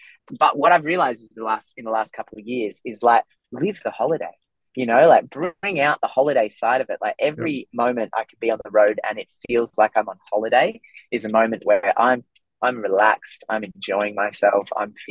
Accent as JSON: {"language": "English", "town": "Murrumbilla", "region": "New South Wales", "country": "Australia", "tie": "born or raised there", "said": "I'm not a city guy. I'm a small town guy. I grew up in Murrumbilla on the far south coast, and I love small towns"}